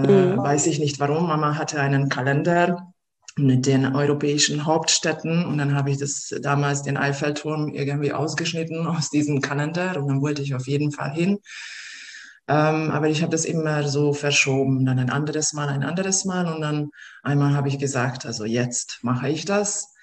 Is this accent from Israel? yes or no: no; Hungary; hat mich total an Budapest erinnert. Ich komme ja aus Ungarn.